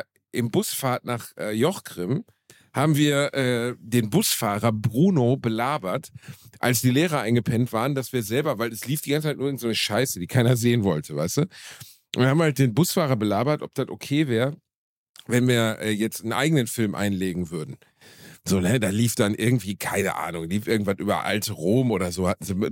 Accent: Gelsenkirchen, North Rhine-Westphalia, Germany; mit dem Leben in Gelsenkirchen-Rotthausen, wo ich herkomme, nun mal wirklich nicht viel zu tun hatte.

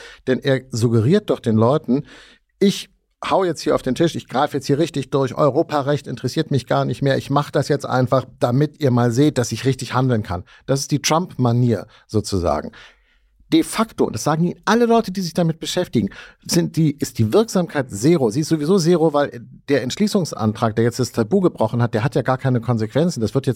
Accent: Hamburg, Germany; Und ich komme aus Hamburg

